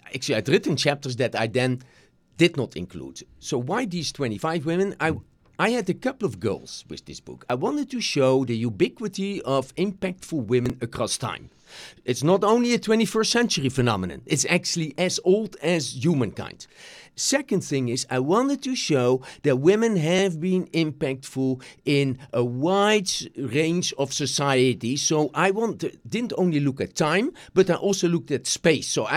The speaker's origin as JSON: {"language": "English", "country": "Netherlands", "second_language": "English", "said": "I come from the Netherlands originally."}